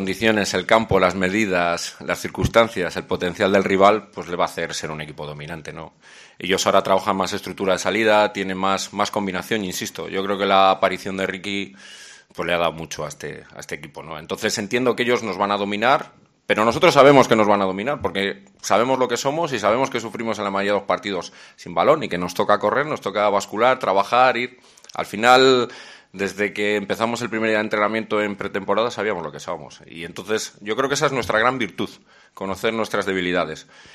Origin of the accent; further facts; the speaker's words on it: Berenga, Cantabria, Spain; Yo soy de Berenga.